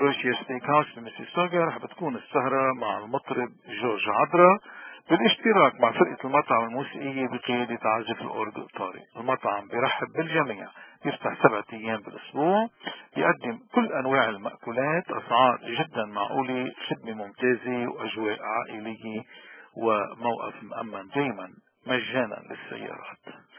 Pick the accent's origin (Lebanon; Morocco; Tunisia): Lebanon; ولكن عم نختار اللي بيتناسب مع وضعنا كلبنانيين بالاضطراب وبلبنان